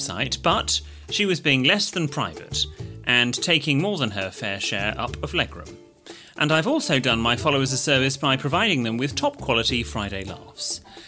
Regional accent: England, United Kingdom; accent: Northern English; my Northern England accent gets mimicked and mocked a lot of the time, mostly by customers in my retail job.

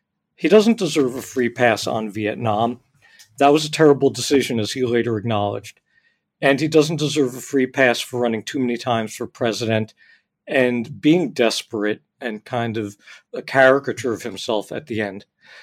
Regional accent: New Jersey, United States; I grew up in New Jersey. I grew up in the land of chemical plants and strip malls.

